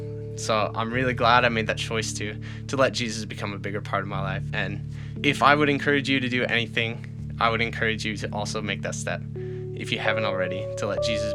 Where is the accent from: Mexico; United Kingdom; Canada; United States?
Canada; Charlottetown, Prince Edward Island; I'm 19 years old. I come from Charlottetown, Prince Edward Island, Canada. And this is the story of how I've come to my faith. So I grew up in a large Catholic family.